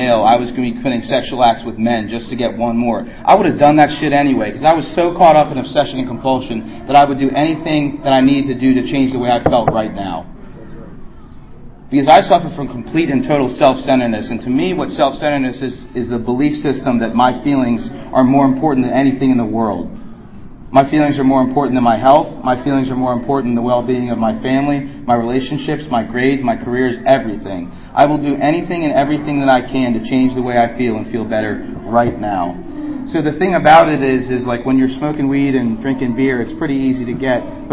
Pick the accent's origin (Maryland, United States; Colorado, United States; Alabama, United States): Maryland, United States; Towson; I grew up in Towson, and both of my parents have great careers.